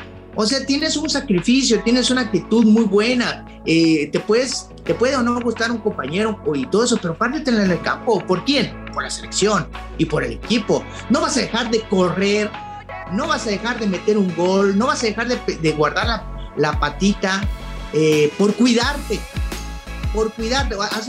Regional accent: Mexico; voy a demostrar de qué somos los mexicanos.

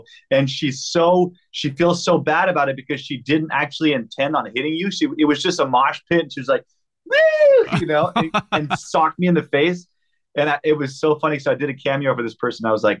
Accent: Canada; which we were bigger in Canada because we're from Canada

